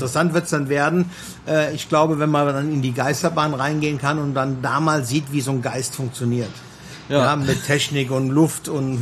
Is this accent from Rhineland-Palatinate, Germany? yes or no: yes; Neuwied, Rhineland-Palatinate, Germany; Ich bin hier in Neuwied aufgewachsen, ich bin hier in Neuwied, also sprich in Engers geboren. Ich bin in Neuwieder jung und ich werde, glaube ich, mein ganzes Leben lang hier bleiben. Neuwied ist meine Heimat